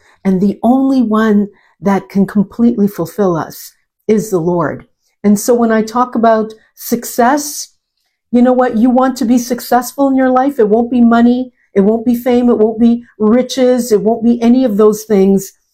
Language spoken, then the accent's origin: English; Montreal, Quebec, Canada; I was born and raised in Montreal. I have a Slovenian background. I only have one sister. There was just a four of us. And I grew up in a very religious home. My mother, my parents were Catholic